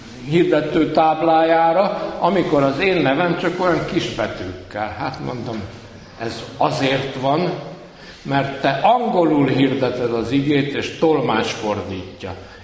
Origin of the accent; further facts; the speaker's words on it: Tótkomlós, Békés, Hungary; mert Tóth Komlós elég nagy ahhoz, hogy több iskolája is lehessen